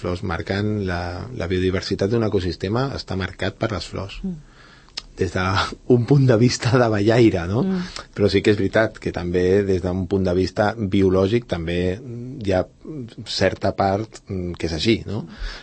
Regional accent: Valldoreix, Catalonia, Spain; also born or lived in La Floresta; Jo sóc fill de la Floresta i de Valldoreix

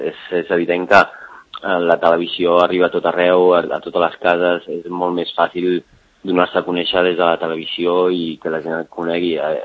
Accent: Sant Cugat del Vallès, Catalonia, Spain; De fet, jo soc de Sant Cugatenc, soc de la Floresta

